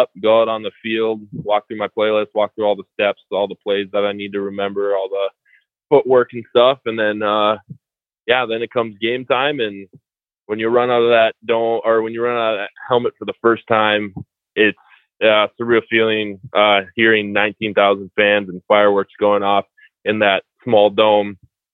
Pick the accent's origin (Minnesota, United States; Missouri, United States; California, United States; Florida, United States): Minnesota, United States; growing up in Minnesota, I don't know why I was always a Wisconsin fan